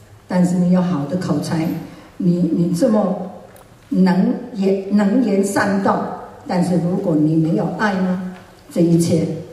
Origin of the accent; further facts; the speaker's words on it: Fuzhou, Fujian, China; 我是福州人，我都不讲，我会讲福州话还是一些沈阳话